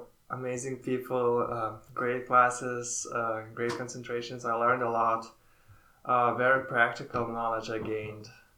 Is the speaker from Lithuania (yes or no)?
yes; Vilnius, Vilnius County, Lithuania; English is a second language; moved away as an adult; Yes, I'm originally from Lithuania, from the capital of Lithuania, which is Vilnius.